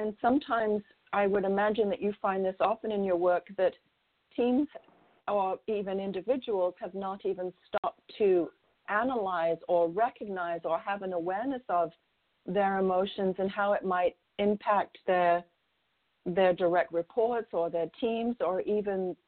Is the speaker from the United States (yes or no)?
no; England, United Kingdom; I'm English